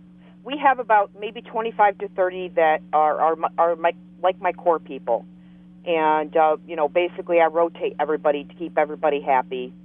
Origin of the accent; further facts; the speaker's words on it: New York City, New York, United States; by the time I was 12, Amityville Horror was very prevalent, and I'm from the New York City area.